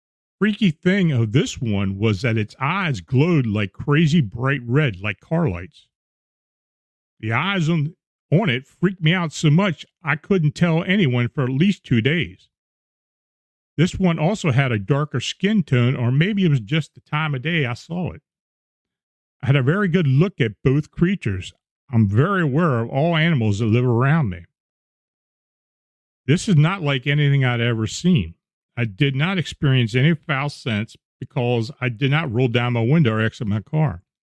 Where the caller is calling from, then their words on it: Galloway Township, New Jersey, United States; calling from Galloway Township in New Jersey. I got a weird story. I'm a police officer, and Galloway Township is kind of a rural area. We're outside of Atlantic City.